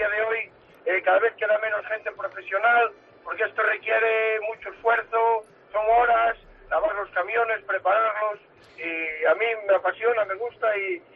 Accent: A Coruña, Galicia, Spain; soy gallego

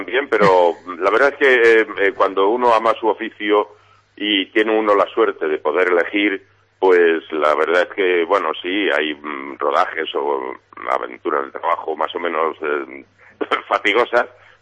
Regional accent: Chinchón, Community of Madrid, Spain; yo ya soy de Chinchón, tampoco está tan lejos, ¿no? Y me reconozco en este paisaje y en este paisanaje.

